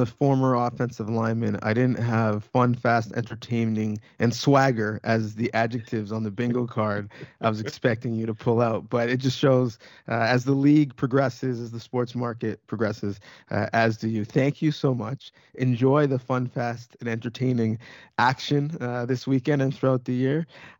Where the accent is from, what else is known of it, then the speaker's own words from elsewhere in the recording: Ontario, Canada; Because as a Canadian, if we're talking about the NFL now, you only had so many options. Here in Southern Ontario, you were going to get the Bills game.